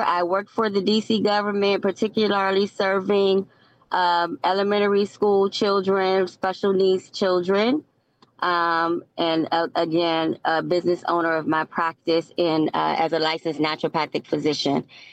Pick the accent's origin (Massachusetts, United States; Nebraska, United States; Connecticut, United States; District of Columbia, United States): District of Columbia, United States; Washington; I am also a third generation Washingtonian. I was born and raised in Ward 7, but spent a lot of my time also in Ward 8, my work life and teenage life.